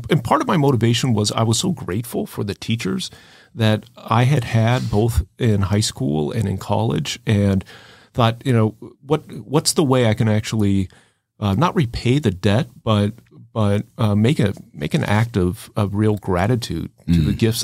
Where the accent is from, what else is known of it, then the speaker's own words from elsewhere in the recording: South Bend, Indiana, United States; my hometown is South Bend, Indiana. And I was going to go into practice with my father, who's an attorney.